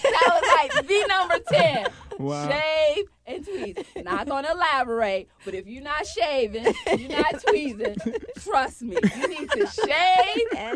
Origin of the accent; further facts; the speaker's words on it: the South, United States; let me tell you something. I'm from the South where they'll call you into your face.